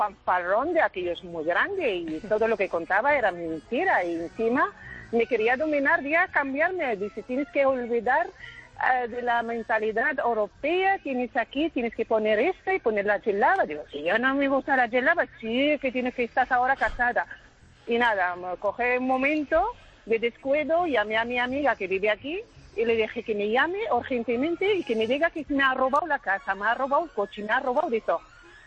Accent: Morocco; Spanish is a second language; que soy de Marruecos.

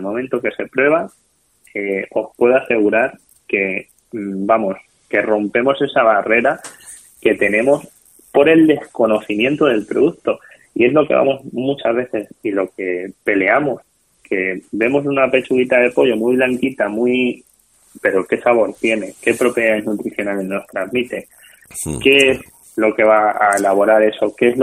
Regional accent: Toledo, Castilla-La Mancha, Spain; yo soy de Toledo y una de las elaboraciones que más realizamos es la perdiz.

